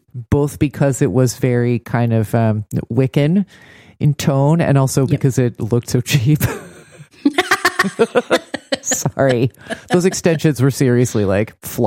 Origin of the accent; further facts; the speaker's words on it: United States; I'm American.